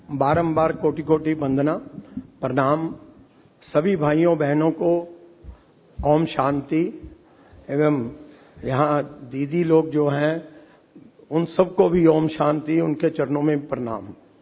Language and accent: Hindi; Ludhiana, Punjab, India; moved away as an adult; now in Varanasi, India; मैं लुधियाना का पंजाब का रहने वाला हूं और 1992 में मैं काशी में आया था सोच करके कि कोई इंडस्ट्री लगाना है।